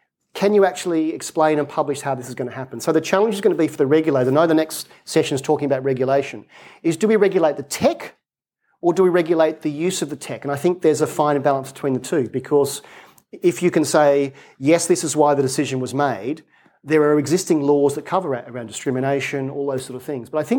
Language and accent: English; Australia; Right now in my home country of Australia, there's a Royal Commission into robo-debt.